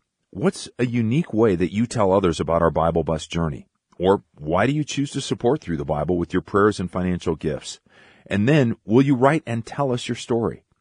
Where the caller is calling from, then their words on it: Jamaica; I am 65 years old and have been listening nearly all my life. I'm originally from Jamaica